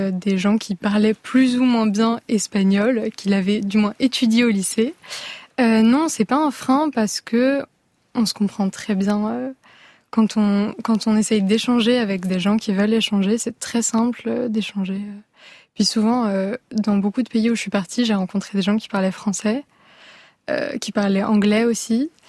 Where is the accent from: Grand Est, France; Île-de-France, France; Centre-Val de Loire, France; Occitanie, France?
Île-de-France, France; Paris; parce que du coup je viens de Paris